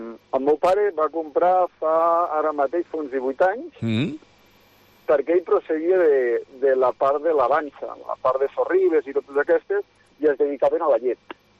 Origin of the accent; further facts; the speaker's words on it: Andorra; now in Lleida, Spain; jo t'ho dic, jo soc procedent d'Andorra.